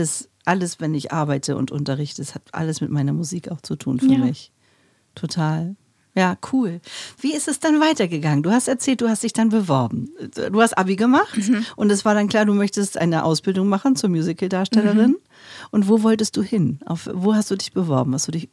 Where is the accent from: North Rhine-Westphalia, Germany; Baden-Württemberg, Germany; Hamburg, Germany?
Hamburg, Germany; born or raised there